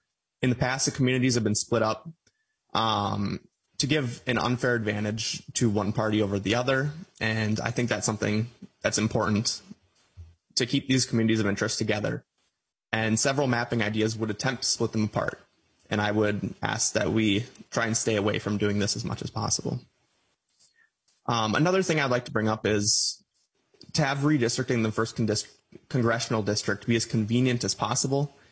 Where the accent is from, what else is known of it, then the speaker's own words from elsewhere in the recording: Butterfield, Minnesota, United States; now in Eagle Lake, United States; I grew up in Butterfield, Minnesota, which for people who don't know that, it's a small city about 45 minutes southwest of Mankato. And I currently live in Eagle Lake.